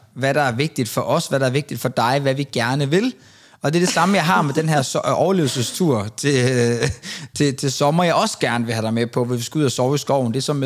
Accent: Central Denmark Region, Denmark; Altså min strand, det er der, hvor jeg er opvokset jo.

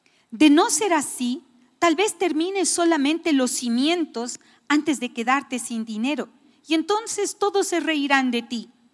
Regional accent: Quito, Pichincha, Ecuador; Yo soy ecuatoriana. Yo amo mi país. Mi tierra. Muchos de ustedes no conocían Quito como era cuando yo era una niña

